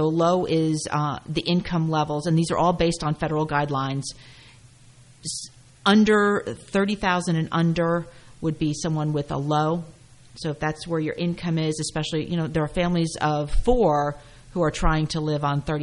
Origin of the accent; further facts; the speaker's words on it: Clinton, United States; I grew up in Clinton. I left for a while, but the minute I had my kids, it was time to go home.